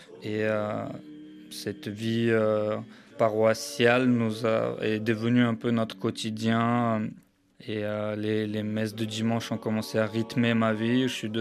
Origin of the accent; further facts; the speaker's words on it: Moscow, Russia; Effectivement, moi j'ai grandi en Russie, à Moscou, pendant une dizaine d'années.